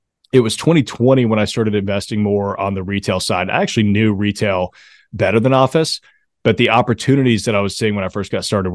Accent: the South, United States; Big hockey fan, even though I'm from the South.

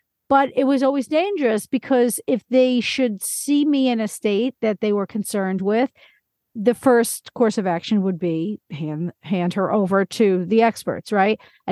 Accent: New York, United States; I mean, New York is very, I'm from New York, you know, it's all about the biomedical.

